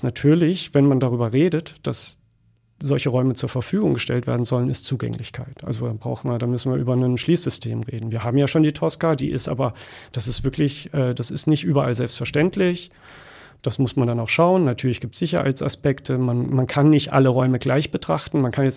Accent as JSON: {"language": "German", "town": "Freiburg", "region": "Baden-Württemberg", "country": "Germany", "lives_now": "Weimar, Germany", "said": "Ich habe in Freiburg, wo ich herkomme, die Uni-Bibliothek angeschaut."}